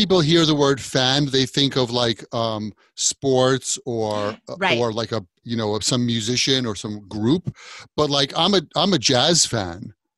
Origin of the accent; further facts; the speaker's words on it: New York, United States; I'm a New Yorker. I'm across the ocean or the pond, as they say, from England.